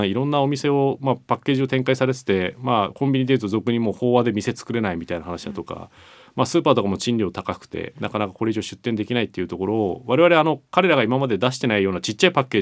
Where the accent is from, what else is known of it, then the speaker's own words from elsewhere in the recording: Utsunomiya, Tochigi, Japan; そうです、栃木の宇都宮なんですけど、